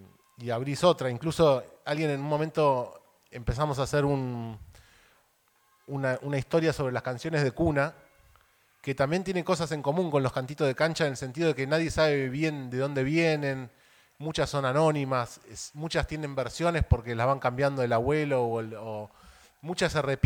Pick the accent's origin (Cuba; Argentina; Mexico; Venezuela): Argentina; moved away as an adult; now in Montevideo, Uruguay; yo nací en el 77 y me fui hace como 20 años a Montevideo.